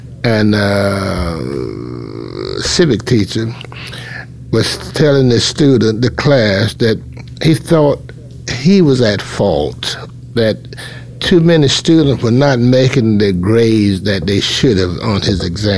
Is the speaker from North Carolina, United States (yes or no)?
yes; North Carolina, United States; I was born in Bertie County, rural county, April 11th, 1921.